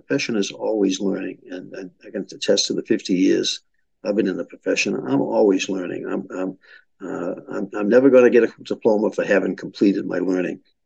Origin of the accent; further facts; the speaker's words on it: Boston, Massachusetts, United States; accent: Boston; She never lost it. It's like me with my Boston accent.